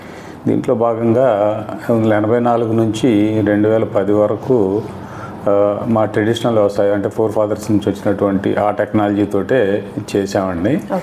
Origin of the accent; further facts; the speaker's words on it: Kunchanapalli, Andhra Pradesh, India; మాది కుంచనపల్లి గ్రామం, తాడేపల్లి మండలం, గుంటూరు జిల్లా.